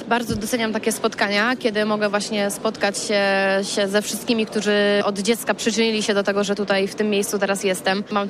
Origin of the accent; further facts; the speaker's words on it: Poznań, Greater Poland Voivodeship, Poland; na Mistrzostwach Świata, które odbędą się w Poznaniu, moje rodzinne miasto.